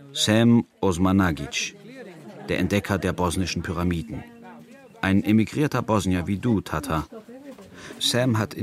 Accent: Germany; Ich bin wieder in Visoko, in dieser Stadt, über die ich in meiner Kindheit in Deutschland immer nur Sätze gehört habe, die mit Armut zu tun hatten, mit Kommunismus.

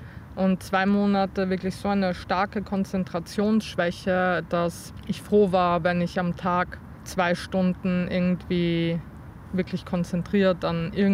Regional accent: Vienna, Austria; now in Leipzig, Germany; ich bin ja in Wien zu großen Teilen aufgewachsen, das ist ja eher hügelig.

